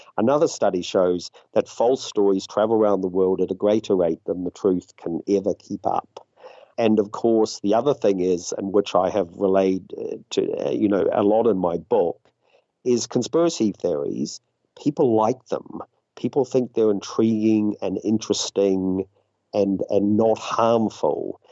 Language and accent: English; New Zealand; And in my home country of New Zealand